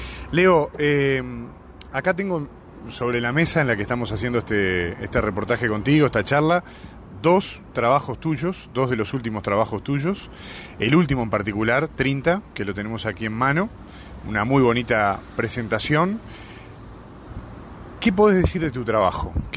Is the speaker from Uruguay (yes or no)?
yes; Uruguay; uno como uruguayo, ¿no?, como vecino de ese gigante que es Brasil